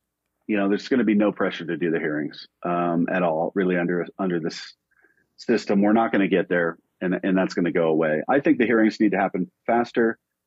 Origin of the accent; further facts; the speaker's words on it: Denver, Colorado, United States; like look at my hometown of Denver.